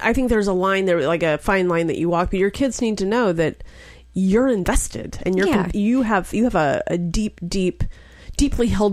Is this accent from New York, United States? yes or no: no; Texas, United States; I'm on election night, I was ready to break up with my home state.